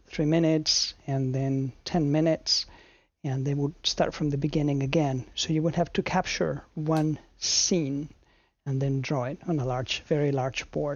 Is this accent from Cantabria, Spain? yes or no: no; Madrid, Community of Madrid, Spain; I was born and raised in Spain, in Madrid